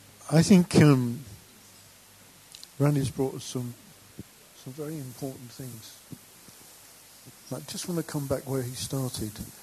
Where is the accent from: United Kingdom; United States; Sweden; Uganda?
United Kingdom; I know we're British and we've got stiff upper lip and all that sort of thing.